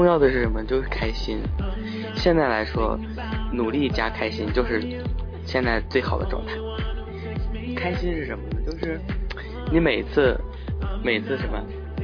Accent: China; 我们毕竟是中国人嘛，对不对？我们都是中国人，不像外国人一样就重利益。我们就是中国人，重感情

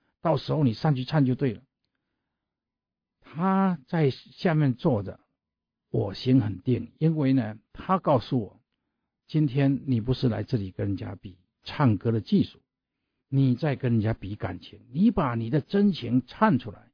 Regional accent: Fujian, China; moved away as an adult; now in Seattle, United States; 我来自于土楼我来想用一首歌来把我的故事讲出去

